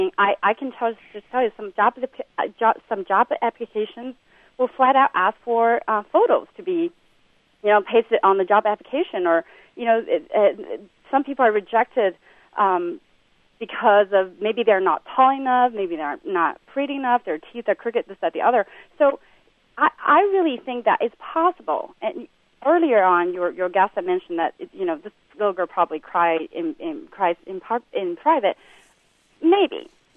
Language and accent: English; China; Hi, I'm from China, and I wanted to just say a few things.